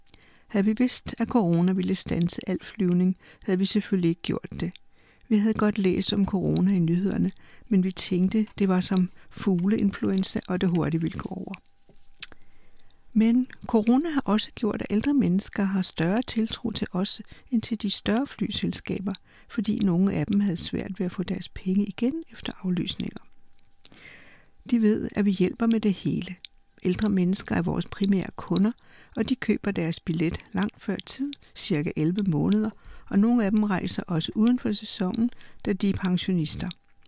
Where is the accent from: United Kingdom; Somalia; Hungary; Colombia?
Somalia; Danish is a second language; now in Denmark; Jeg kom til Danmark fra Somalia i 1996